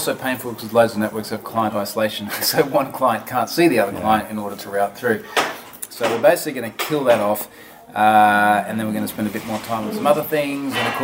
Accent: Australia; because we're Australian, we don't have heated floors.

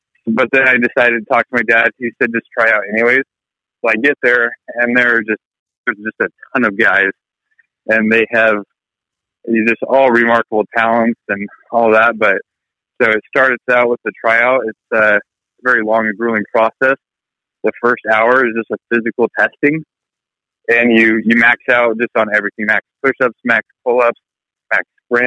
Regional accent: Seattle, Washington, United States; also born or lived in Reno; So I was born and raised, or I guess I was born in Reno, raised in Seattle.

